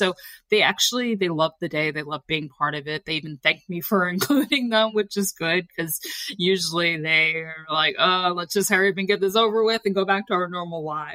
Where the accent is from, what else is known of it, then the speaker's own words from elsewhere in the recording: Hampton, United States; lucky me, there was a triathlon right in my hometown, like right near Hampton, and it was in 2 weeks.